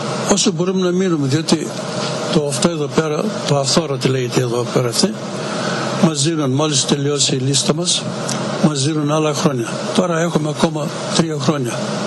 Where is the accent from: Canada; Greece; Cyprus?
Greece; now in United States; βγήκα συνταξιούχος και ερχόμαστε 3 μήνες εδώ, 3 μήνες στο Μασατσούσετ και 6 μήνες στην Ελλάδα, στο χωριό μου.